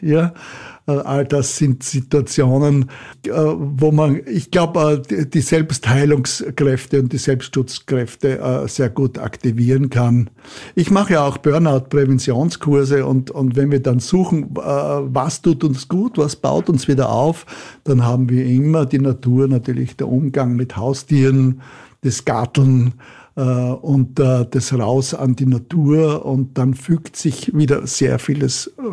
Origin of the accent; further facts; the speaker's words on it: Styria, Austria; Und ich bin halt auch ein Steirer Bub